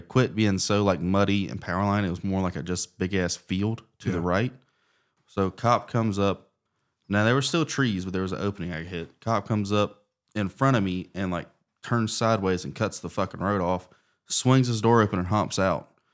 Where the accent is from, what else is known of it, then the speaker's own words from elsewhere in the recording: Tallahassee, Florida, United States; I'm from Tallahassee. That's my fucking hometown hero.